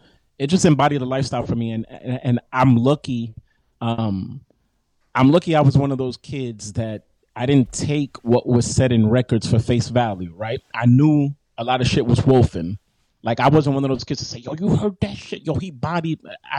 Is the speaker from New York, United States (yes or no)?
yes; Bronx, New York, United States; Growing up in the Bronx, Drysnake Projects. You know, we got our cadence, we got our slang, we got the way we dressed from it.